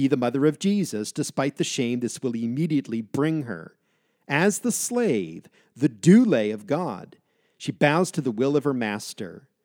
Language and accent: English; Massachusetts, United States; I grew up very near Boston with many African-American friends, particularly from my church, which was located in the heart of downtown Boston.